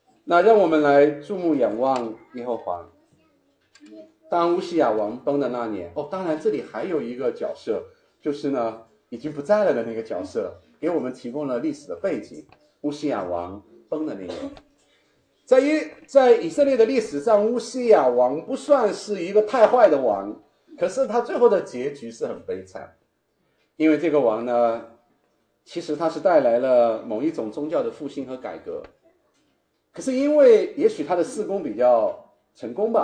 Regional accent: China; 我们中国人也是这么说的，心，我们中国人是说心被什么猪油给蒙了心，对吧？

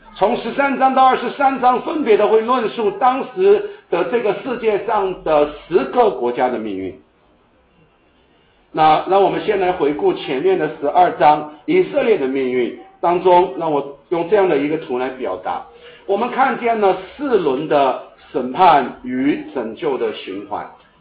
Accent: China; 我们中国人传统的观念叫做什么？

